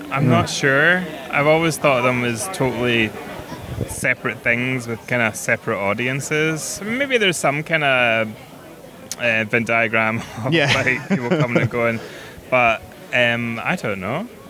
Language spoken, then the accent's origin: English; Glasgow, Scotland, United Kingdom; Glasgow, so fairly local, but an hour away local.